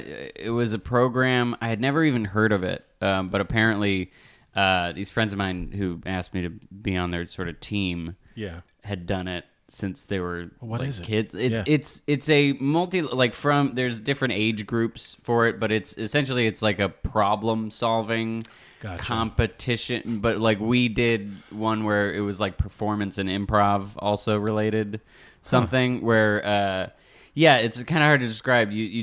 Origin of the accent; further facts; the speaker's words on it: Marlborough, Massachusetts, United States; Oh, well, I grew up in Marlborough, which is a little larger. It's a little closer to Worcester.